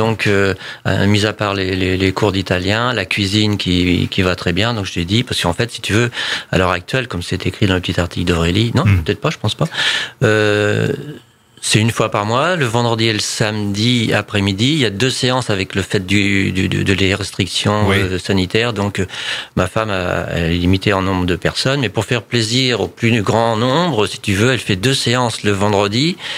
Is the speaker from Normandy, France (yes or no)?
yes; Dieppe, Normandy, France; born there; Moi, je suis né à Arclabata, à Dieppe, tu vois